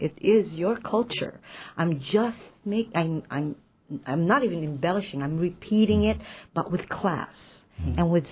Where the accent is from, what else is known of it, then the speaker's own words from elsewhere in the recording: Philippines; So I'm a Filipina, and I love my identity and my nationality.